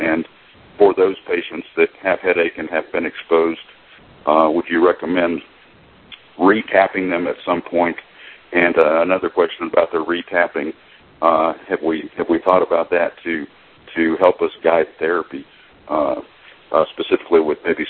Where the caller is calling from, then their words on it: Tennessee, United States; Yes, I'm calling from Tennessee